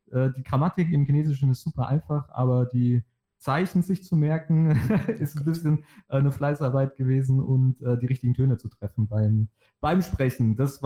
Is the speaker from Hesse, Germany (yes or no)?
yes; Hesse, Germany; Ich komme aus der Nähe von Frankfurt, also zwischen Frankfurt und Heidelberg.